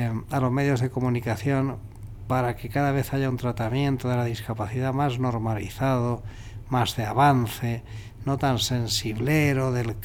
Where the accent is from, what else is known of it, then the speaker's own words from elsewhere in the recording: Castilla-La Mancha, Spain; yo nací en España, soy manchego como Don Quijote